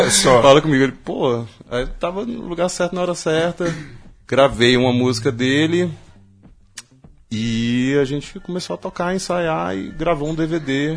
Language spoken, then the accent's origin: Portuguese; Ceará, Brazil; primeira vez que eu saí do Ceará, fui fora do Nordeste, vi a cena